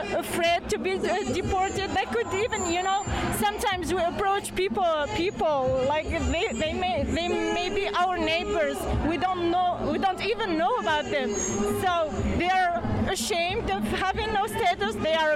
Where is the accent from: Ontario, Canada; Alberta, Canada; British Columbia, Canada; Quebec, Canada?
Quebec, Canada; Montreal; I'm from Montreal.